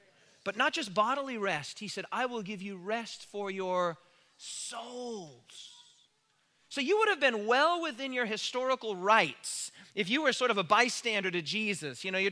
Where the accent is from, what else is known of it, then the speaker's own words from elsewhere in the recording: Wyoming, United States; I grew up in Wyoming, and my grandfather had a large farm that was just over the border in Nebraska